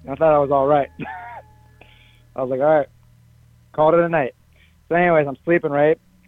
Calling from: Plymouth, Minnesota, United States; Plymouth, Minnesota.

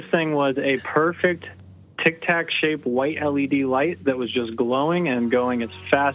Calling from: California, United States; I'm calling from California.

